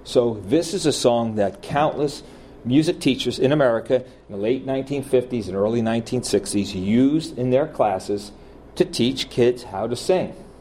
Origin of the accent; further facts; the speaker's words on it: New Jersey, United States; I'm from New Jersey.